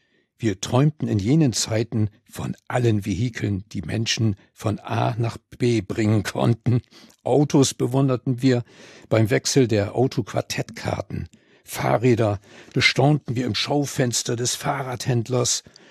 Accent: Bremen, Germany; ich bin im Moment öfters in Walle, wo ich aufgewachsen bin. Oder besser, genauer gesagt in Utbremen.

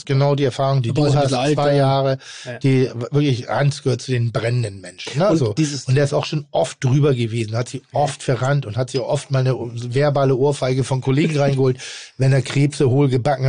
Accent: Austria; ich bleibe jetzt hier in meinem kleinen Dorf und ich würde ja gar nicht wissen als Österreicher, was Parmesankäse ist.

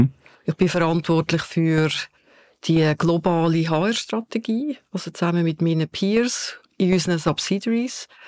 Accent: Schwyz, Switzerland; moved away as an adult; Und es ist ja eigentlich mein Heimatkanton, der Kanton Schweiz. Ich bin aber schon mit 19 von hier weggezogen.

